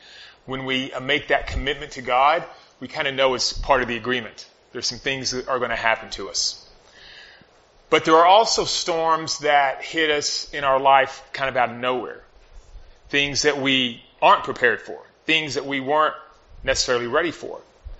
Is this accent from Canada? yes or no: no; Hereford, Texas, United States; I was born in Hereford, since we're doing a little history lesson, so I'm a South Plains boy myself.